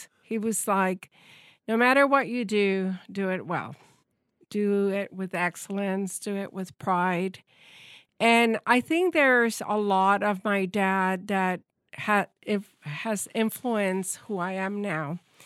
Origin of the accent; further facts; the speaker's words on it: Puerto Rico; born there; I was born in Puerto Rico. Actually, I was born in what is known today as Cuartel Valleja. Used to be Fort Brooks.